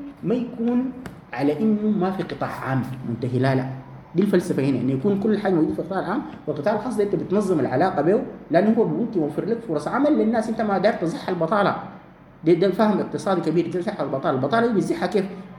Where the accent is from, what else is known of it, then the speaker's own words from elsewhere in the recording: Sudan; نحن كسودانيين